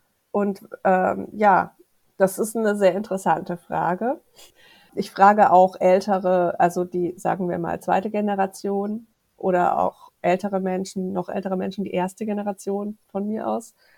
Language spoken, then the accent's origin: German; Swabia, Germany; meine Eltern sind doch als Deutsche hierher gekommen, ich bin komplett Deutsch, ich bin hier aufgewachsen in Schwaben.